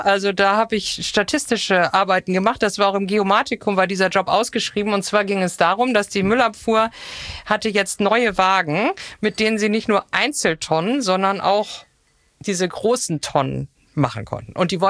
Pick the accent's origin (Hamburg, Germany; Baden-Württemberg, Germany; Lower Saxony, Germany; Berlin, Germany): Hamburg, Germany; Nienstedten; Ja, also ich bin in Nienstedten aufgewachsen.